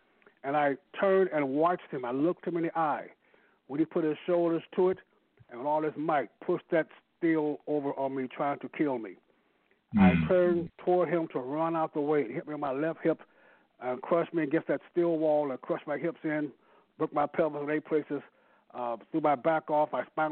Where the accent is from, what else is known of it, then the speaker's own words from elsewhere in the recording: St. Louis, Missouri, United States; born there; I was born in St. Louis, in the inner city, poor parents. My grandfather was a pastor.